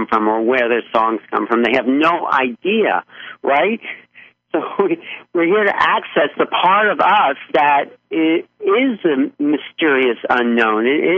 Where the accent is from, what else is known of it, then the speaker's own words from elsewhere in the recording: Brooklyn, New York, United States; born there; I'm born in Brooklyn, yes. Born in Brooklyn, grew up on...